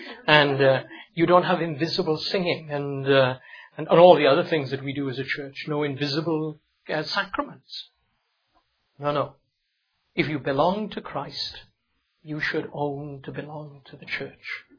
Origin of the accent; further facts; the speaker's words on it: Wales, United Kingdom; now in United States; I was born and brought up in Wales.